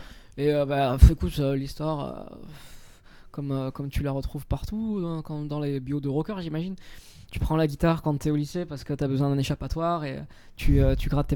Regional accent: Perpignan, Occitanie, France; Hein, je suis né à Perpignan, j'ai grandi là-bas, j'ai fait mon enfance, ouais.

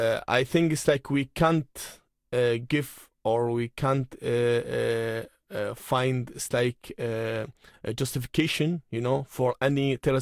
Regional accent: Iraq; Exactly in Iraq, you know, because I am from Iraq, so I know what has happened in my country.

